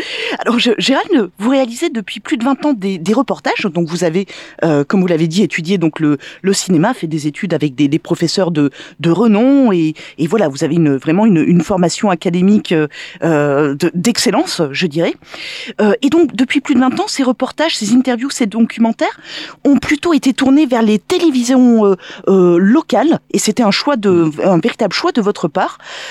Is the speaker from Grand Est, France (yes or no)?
yes; Grand Est, France; accent: Vosges; Alors excusez mon accent vosgien.